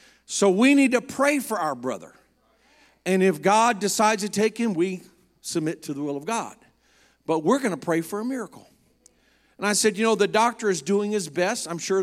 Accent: South Korea; I told you I grew up in Korea, and most of the people there are Buddhist or animist, worship spirits.

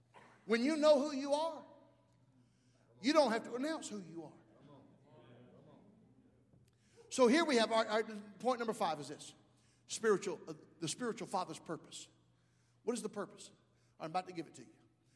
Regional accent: Southern United States, United States; I am Southern. Yeah, I know some of y'all thought I was from the Bronx, but I'm Southern.

